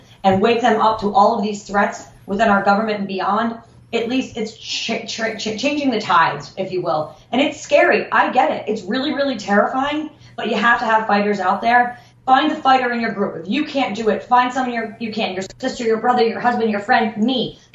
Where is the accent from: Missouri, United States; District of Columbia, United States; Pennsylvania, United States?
Pennsylvania, United States; You know, I'm from Western Pennsylvania, from a very blue-collar family